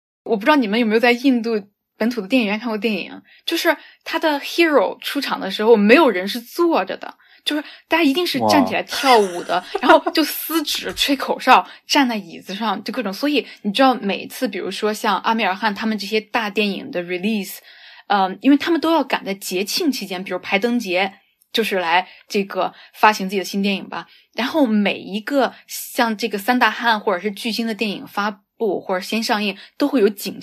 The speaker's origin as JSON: {"language": "Chinese", "country": "China", "said": "因为我们中国人不会有那么疯狂。"}